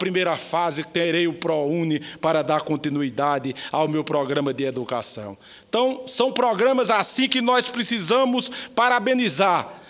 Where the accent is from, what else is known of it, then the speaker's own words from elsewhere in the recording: Paraíba, Brazil; e digo até lá no meu estado, a Paraíba